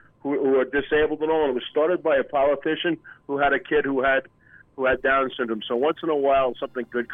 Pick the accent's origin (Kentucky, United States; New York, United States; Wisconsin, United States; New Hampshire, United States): New York, United States; Brooklyn; I'm from Brooklyn.